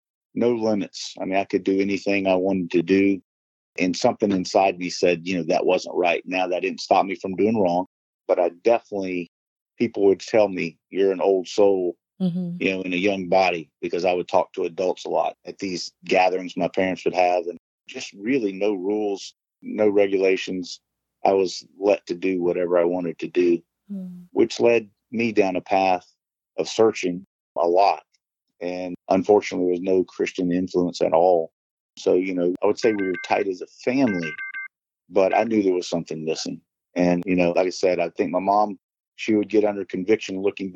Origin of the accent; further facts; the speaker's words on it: Greenville, South Carolina, United States; also born or lived in Hendersonville, North Carolina; I was born in Hendersonville, North Carolina, but spent the majority of my childhood right across the border in Greenville, South Carolina.